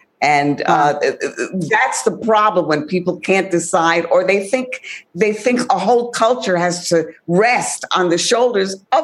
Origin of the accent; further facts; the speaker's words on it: Bronx, New York, United States; because I was raised in the Bronx watching hours of television, never seeing any Puerto Ricans on television or any Latin people on television and feeling invisible.